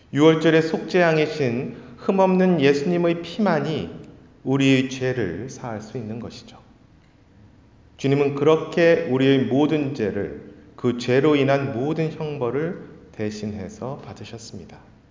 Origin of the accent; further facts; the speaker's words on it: South Korea; now in Canada; 우리가 캐나다에 있고 캐나다 시민권은 누군가 갖고 있다 하더라도 우리는 한국인입니다.